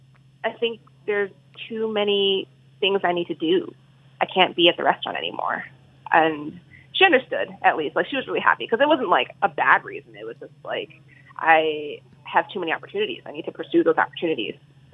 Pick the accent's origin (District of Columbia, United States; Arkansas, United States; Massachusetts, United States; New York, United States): New York, United States; New York City; I grew up in Williamsburg. So probably all the places I liked don't exist anymore.